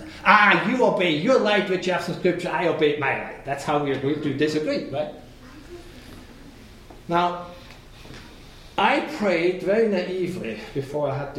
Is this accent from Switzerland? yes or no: yes; Switzerland; English is a second language; I come from Switzerland, and in Switzerland at that time when I grew up, they still had the military service.